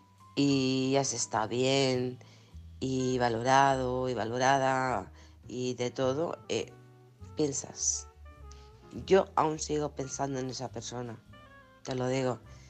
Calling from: Alcorcón, Community of Madrid, Spain; de Alcorcón.

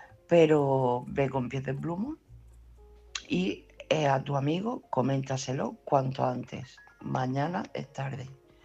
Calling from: Murcia, Region of Murcia, Spain; de Murcia.

